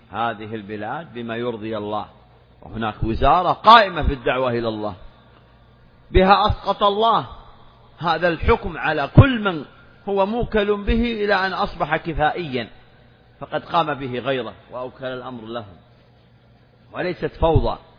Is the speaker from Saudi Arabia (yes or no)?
yes; Saudi Arabia; هذه بلادنا المملكة العربية السعودية،